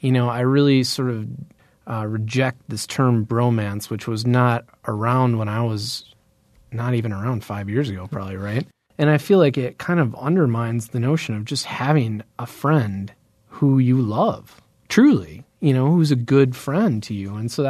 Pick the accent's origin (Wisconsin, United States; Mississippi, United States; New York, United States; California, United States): Wisconsin, United States; Eau Claire; growing up in Eau Claire, Wisconsin, which is, I would say, a upper middle class town, you know, it's pretty affluent.